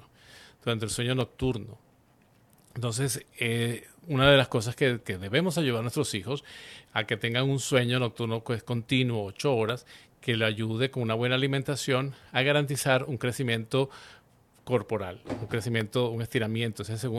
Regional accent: Venezuela; pues como en Venezuela, que de donde soy, que a las 5 de la mañana muchos niños ya se están levantando

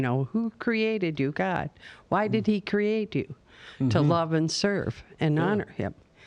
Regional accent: Dorr, Michigan, United States; I'm from Door, Michigan.

